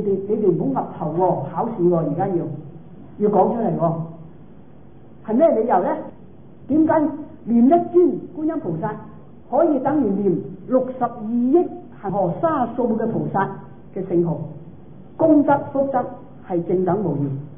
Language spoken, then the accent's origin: Cantonese; Guangdong, China; 唔係好似我哋廣東人講咧，講大話咧叫做，即係講方話咧就叫做講大話咁啊。